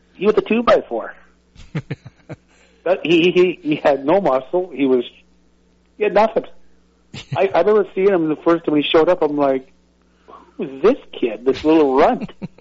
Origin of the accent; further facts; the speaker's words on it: Saskatoon, Saskatchewan, Canada; the whole way back to my hometown to Saskatoon, which is about 1:15